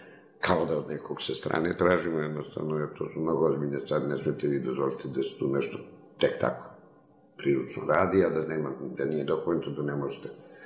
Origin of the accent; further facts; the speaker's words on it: Romania; a ja sam iz Rumunije. Ima li to u Rumuniji možda negde neka biblioteka?